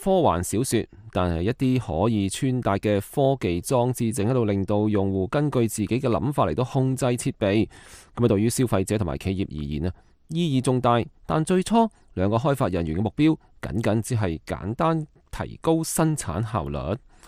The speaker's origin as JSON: {"language": "Chinese", "country": "Hong Kong", "said": "我是香港人，但是我家人在上海"}